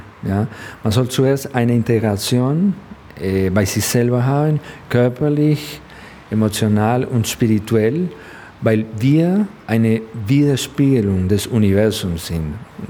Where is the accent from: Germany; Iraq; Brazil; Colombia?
Colombia; German is a second language; Ich bin Kolumbianer